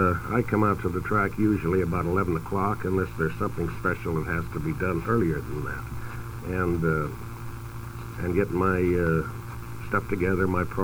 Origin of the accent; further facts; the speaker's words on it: Seattle, Washington, United States; up in Washington, in my hometown of Seattle